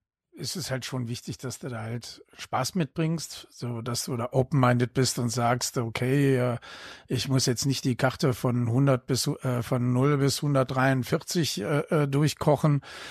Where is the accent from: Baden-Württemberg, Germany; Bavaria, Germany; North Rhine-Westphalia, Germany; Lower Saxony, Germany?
North Rhine-Westphalia, Germany; Krefeld; Also ich bin in Krefeld aufgewachsen, muss ich dazu sagen.